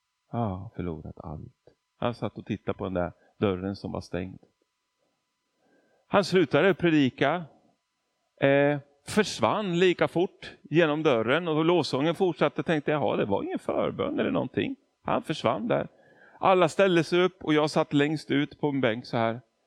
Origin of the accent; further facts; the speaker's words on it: Argentina; first language Spanish; Swedish is a second language; now in Sweden; Jag är ju född och uppvuxen i Argentina, så spanska.